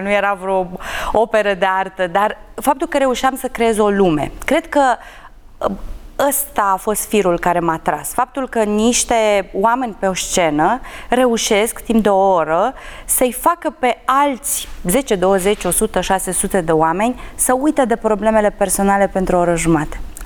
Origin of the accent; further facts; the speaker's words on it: Drobeta-Turnu Severin, Mehedinți County, Romania; moved away as an adult; now in Bucharest, Romania; când am venit în București, eu în orașul meu natal nu am mers niciodată cu autobuzul. Și am venit cu trenul de la Severin până la București